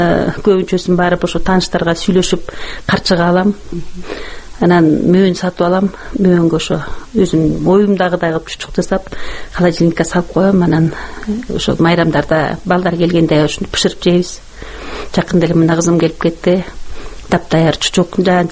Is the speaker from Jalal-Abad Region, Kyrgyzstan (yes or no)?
no; At-Bashy, Naryn Region, Kyrgyzstan; born there; Мен тууган жерим Атбашы. Элдер сурайт, кай жерден төрөлдүңүз эле дегенде, мен постоянно айтам, мен туулган жерим Атбашы